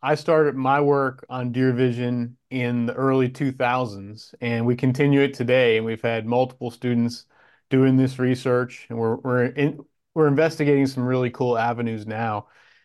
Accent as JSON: {"language": "English", "region": "Pennsylvania", "country": "United States", "tie": "born or raised there", "said": "But I grew up in Pennsylvania, big deer state, in a hunting family with a strong conservation attitude, and just spending my time around the coal strippings looking for deer as a young kid."}